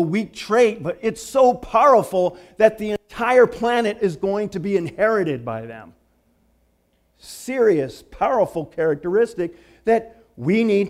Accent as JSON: {"language": "English", "region": "Michigan", "country": "United States", "said": "I know you knew I was from Michigan originally"}